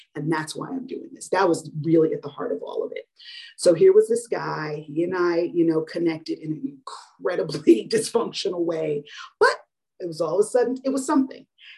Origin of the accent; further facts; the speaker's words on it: South Orange, New Jersey, United States; I'm from North Jersey, by the way, I'm from South Orange.